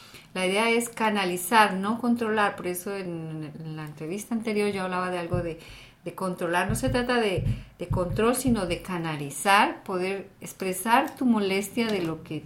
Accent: Colombia; Sí, soy colombiana, y hay muchos lugares hermosos allá

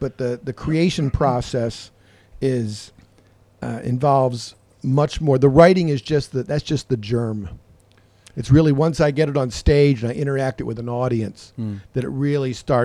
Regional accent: Hornell, New York, United States; Well, you know, I grew up in a small town. My hometown is in Hornell, New York, Steuben County, sort of the southwest Finger Lake region.

